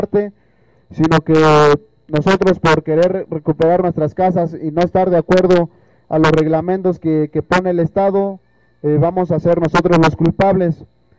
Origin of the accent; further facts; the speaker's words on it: Oaxaca, Mexico; somos ciudadanos oaxaqueños